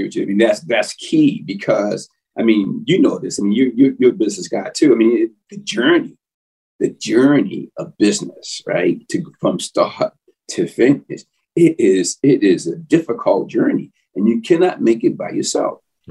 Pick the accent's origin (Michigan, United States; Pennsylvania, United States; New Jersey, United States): New Jersey, United States; Cherry Hill; And I'm from Cherry Hill, and I don't think anybody's more conscientious and more interested in these young men being successful.